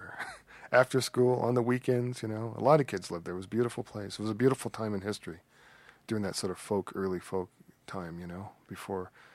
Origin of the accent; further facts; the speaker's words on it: Chicago, Illinois, United States; born there; I was born in Chicago, and my parents are from... My father's from Memphis. My mother's from Lake Providence. I'm like what you call first-generation Southern